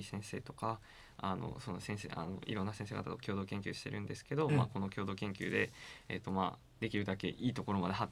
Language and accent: Japanese; Kobe, Hyogo, Japan; 僕は、両親はあの愛媛なんですけど、うん、僕はちっちゃい時から神戸です。